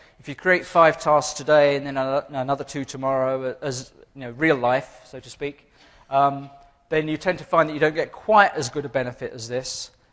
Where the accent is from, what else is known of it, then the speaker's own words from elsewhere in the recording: England, United Kingdom; It may seem a bit sarcastic, but I'm English.